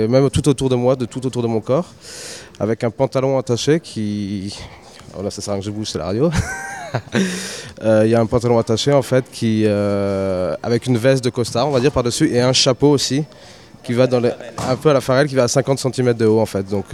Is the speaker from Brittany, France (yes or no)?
no; Nice, Provence-Alpes-Côte d'Azur, France; Et je viens de Nice, moi, personnellement.